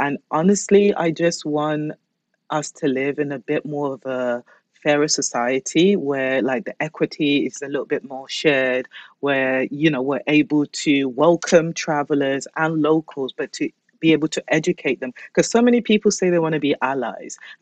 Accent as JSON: {"language": "English", "town": "Basildon", "region": "East of England", "country": "United Kingdom", "tie": "born or raised there", "also_born_or_lived": "London", "said": "I grew up in Basildon, Bas Vegas, or Basel Dump."}